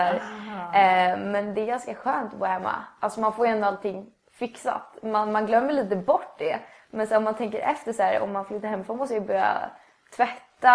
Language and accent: Swedish; Stockholm, Stockholm County, Sweden; now in Stockholm, Sweden; jag är uppvuxen i Midsommarkransen. Midsommarkransen Liljeholmen. Så sen flyttade vi in till stan när jag var typ 13. Så att jag är ju inte uppväxt in i stan.